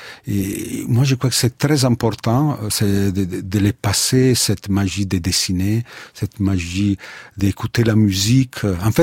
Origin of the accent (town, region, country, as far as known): Italy; French is a second language